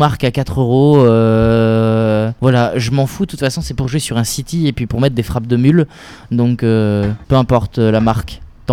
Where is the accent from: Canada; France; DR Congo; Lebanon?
France; Grand Est; parce que je suis Lorrain